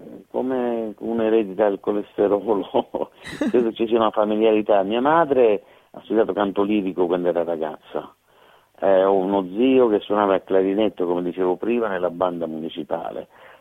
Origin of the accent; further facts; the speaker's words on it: Vizzini, Sicily, Italy; Quando ero ragazzino, abitavo a Vizzini, parliamo degli anni 60